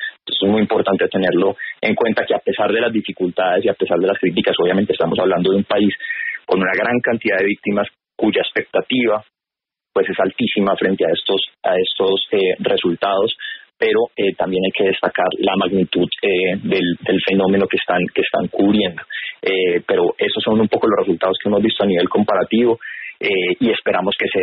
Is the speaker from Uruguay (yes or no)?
no; Colombia; no solamente para la comunidad internacional, sino especialmente para nosotros como colombianos.